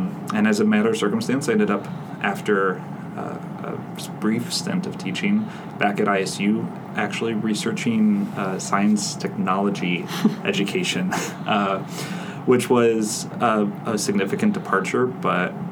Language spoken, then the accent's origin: English; Streamwood, Illinois, United States; Yeah, I grew up in the Chicago suburbs, a town called Streamwood, kind of around Schaumburg, which more people tend to know.